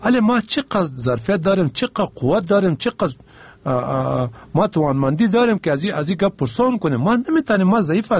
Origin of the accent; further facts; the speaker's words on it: Afghanistan; ما افغانا که هر کسی که میز هستیم در افغانستان زندگی میکنیم، ما افغان هستیم